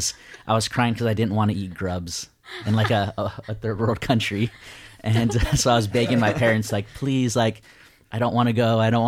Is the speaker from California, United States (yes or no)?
yes; Camarillo, California, United States; Yeah, so I grew up in Camarillo for most of my life.